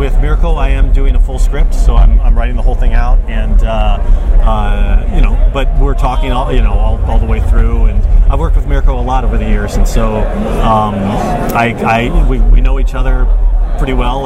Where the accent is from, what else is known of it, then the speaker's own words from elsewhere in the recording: Texas, United States; I grew up in Texas, and I loved Westerns, and I'm half Korean